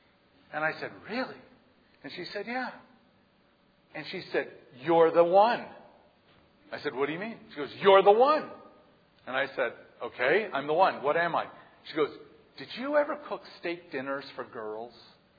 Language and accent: English; San Jose, California, United States; And I said, I'm from San Jose area.